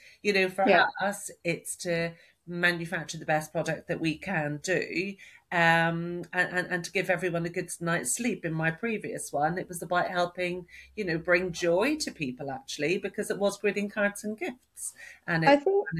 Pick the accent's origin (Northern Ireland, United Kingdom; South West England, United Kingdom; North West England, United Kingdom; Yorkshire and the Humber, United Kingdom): Northern Ireland, United Kingdom; growing up in Northern Ireland and all the things that happened around then and during that time.